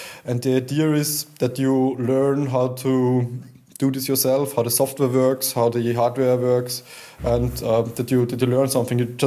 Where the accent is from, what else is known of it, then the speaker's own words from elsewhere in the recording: Austria; English is a second language; I come from Austria.